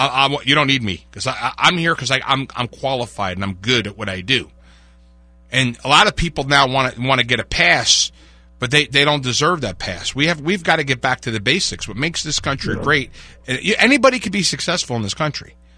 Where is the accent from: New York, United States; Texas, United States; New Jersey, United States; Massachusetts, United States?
New Jersey, United States; Well, I'm 60. I was raised in New Jersey. My family had businesses in the Bronx